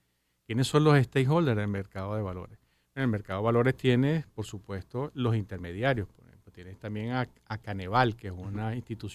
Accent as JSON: {"language": "Spanish", "country": "Venezuela", "said": "que recuperemos un poco más el autoestima de como venezolanos."}